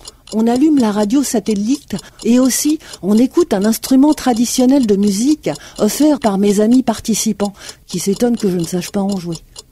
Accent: France; Je lui dis que je suis française.

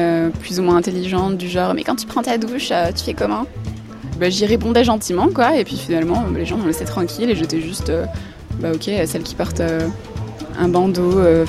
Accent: Lyon, Auvergne-Rhône-Alpes, France; j'ai grandi, en fait, au départ, en banlieue lyonnaise, dans un quartier, les Buères, jusqu'à l'âge de 8 ans.

